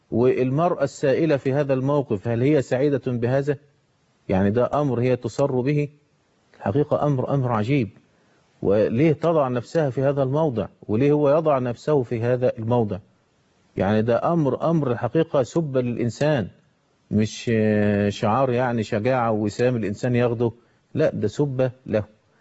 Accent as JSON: {"language": "Arabic", "country": "Egypt", "said": "كتب كتابه زي ما احنا بنقول باللفظ الدارج عندنا في مصر"}